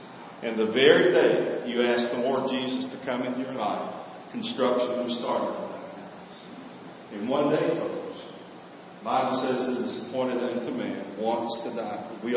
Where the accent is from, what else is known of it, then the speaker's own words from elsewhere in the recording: South Carolina, United States; She lived with us growing up on South Carolina.